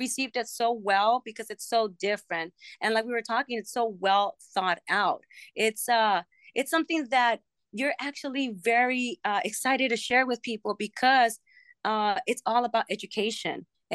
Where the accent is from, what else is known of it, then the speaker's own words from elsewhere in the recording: Los Angeles, California, United States; we did as teenagers, you know, growing up in Los Angeles and listening to like … because I went to the same high school as